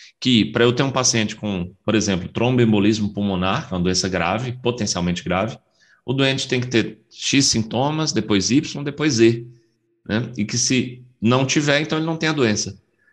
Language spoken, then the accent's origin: Portuguese; Ceará, Brazil; Fiz medicina lá na minha terra, eu sou cearense, né?